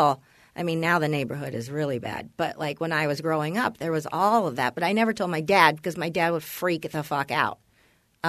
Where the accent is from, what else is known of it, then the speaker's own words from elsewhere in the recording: Canoga Park, California, United States; there was a guy that flashed me in the house I grew up in Canoga Park.